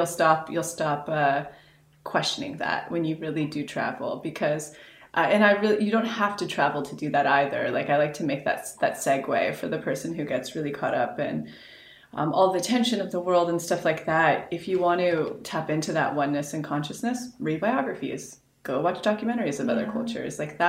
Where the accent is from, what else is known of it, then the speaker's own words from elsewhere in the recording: California, United States; Because I grew up outside of Yosemite, so we would see, amazing.